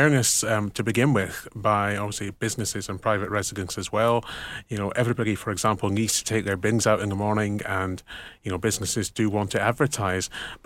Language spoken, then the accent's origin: English; Aberdeen, Scotland, United Kingdom; Hello everyone, it's … representing the Northeast of Scotland from Aberdeen.